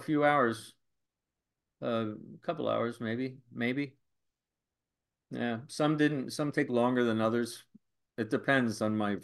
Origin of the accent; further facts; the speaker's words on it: New Jersey, United States; I grew up in the bowels of New Jersey.